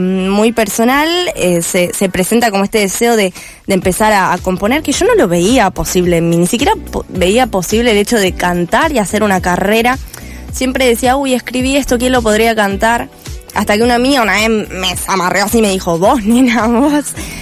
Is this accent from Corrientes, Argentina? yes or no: no; Mar del Plata, Buenos Aires Province, Argentina; Yo de pequeñita ya bailaba, ya cantaba también. Después encontré lo que era la comedia musical. Yo vengo de Mar del Plata y entonces